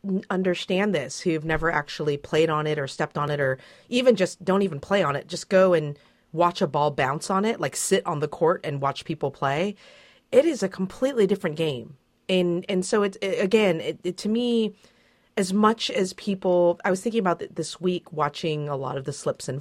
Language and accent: English; United States; As an American, though, I grew up kind of thinking that clay was the most alien.